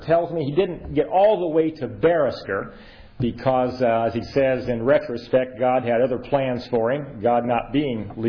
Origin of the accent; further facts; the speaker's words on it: Indiana, United States; Now, I grew up in Indiana, and anyone who can speak English is looked upon as a god in Indiana.